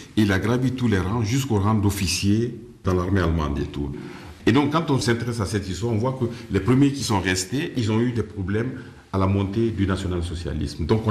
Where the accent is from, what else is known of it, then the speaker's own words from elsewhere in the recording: Guinea; born there; moved away; Moi, je me définis comme un enfant de la décolonisation. Je suis né en Guinée et mon pays a accédé à l'indépendance en 1958.